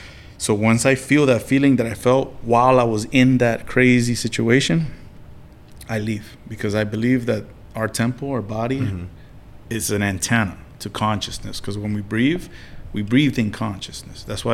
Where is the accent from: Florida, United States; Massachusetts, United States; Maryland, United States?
Florida, United States; Miami Beach; I grew up in Miami Beach, Florida, in a little efficiency, while my mother worked 12 to 14 hours a day.